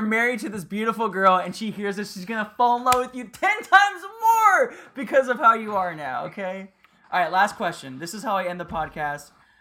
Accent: Florida, United States; Well, first of all, I'm from Florida. We didn't have basements.

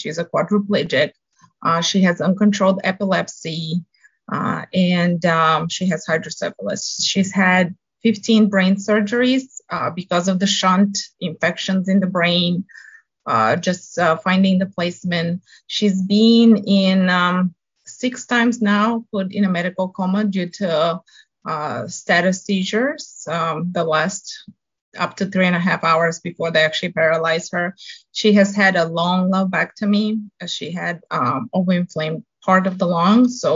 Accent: Bulgaria; English is a second language; moved away as an adult; As you mentioned, I came from Bulgaria. I was 19, so that was back in 2000.

